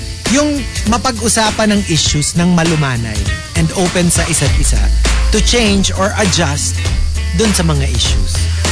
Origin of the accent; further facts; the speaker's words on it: United States; accent: American; Sorry, my American accent is coming up.